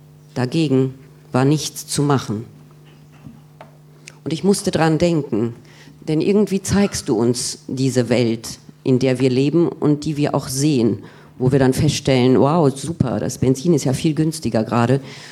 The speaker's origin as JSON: {"language": "German", "town": "Sibiu", "region": "Sibiu County", "country": "Romania", "tie": "born or raised there", "moved": "yes", "said": "ich habe versucht, mich meiner Heimat anzunähern, Hermannstadt, als ich zurückkehrte 2002 bis 2013"}